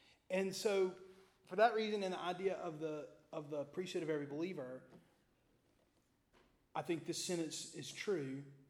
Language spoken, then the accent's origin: English; United States; I don't know if you know this, but I'm an American.